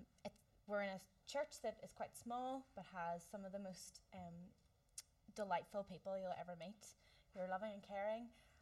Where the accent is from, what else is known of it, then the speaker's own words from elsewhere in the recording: Whitehead, Northern Ireland, United Kingdom; now in Holywood, United Kingdom; I am from Whitehead direction. No, we have closest maybe is Carrick. So I'm from that area. I grew up there, went to Belfast High.